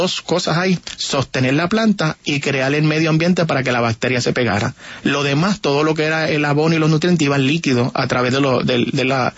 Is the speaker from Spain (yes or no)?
no; Puerto Rico; Yo creo que en mi país, en Caracas, aquí en Bogotá, vive el doble de lo que vive en toda la isla de Puerto Rico.